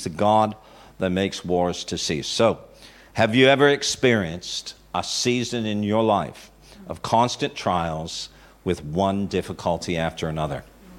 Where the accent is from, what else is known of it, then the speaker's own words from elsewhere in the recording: Canada; moved away as an adult; now in Australia; We came from Canada to go on staff at a very significant church in Australia.